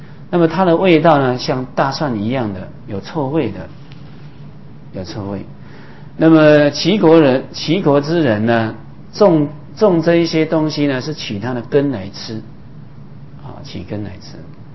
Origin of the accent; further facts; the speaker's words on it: Taiwan; 我们台湾话讲菇菜啊。